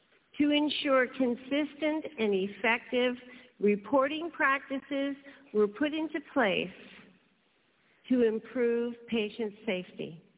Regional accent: Ontario, Canada; I grew up just outside of Toronto

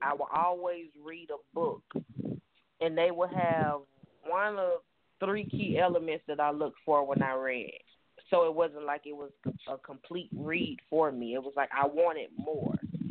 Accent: Atlanta, Georgia, United States; I'm from Atlanta, Georgia.

